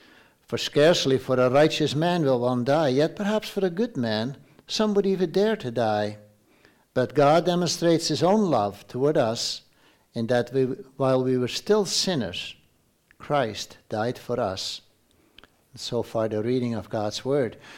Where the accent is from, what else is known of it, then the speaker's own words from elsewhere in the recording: Stouffville, Ontario, Canada; born there; I was born in Stouffville, Ontario here, to an immigrant family. My parents had just immigrated at the beginning of that year.